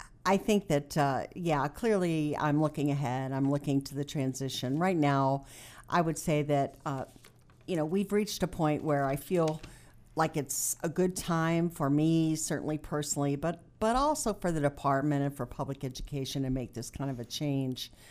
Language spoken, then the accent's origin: English; St. Louis, Missouri, United States; I grew up in the St. Louis area in West County before it was West County. At that time, it was pretty much country.